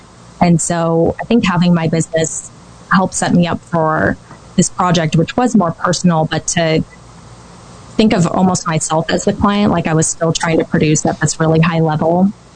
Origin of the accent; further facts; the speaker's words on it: Powell, Wyoming, United States; And when I was growing up in Powell, which is this very small town in the northwest part of the state